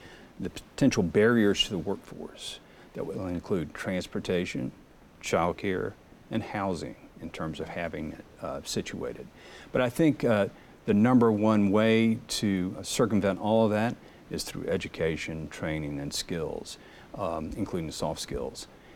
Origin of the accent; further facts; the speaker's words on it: South Carolina, United States; Well, I'm a child of the rural areas. That's where I grew up in South Carolina